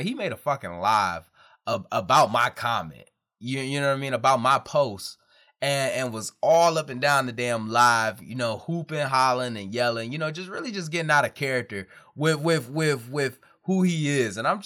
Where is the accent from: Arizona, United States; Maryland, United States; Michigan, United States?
Michigan, United States; Detroit; 18-year-old me joining the Marine Corps, born and raised in Detroit, Michigan.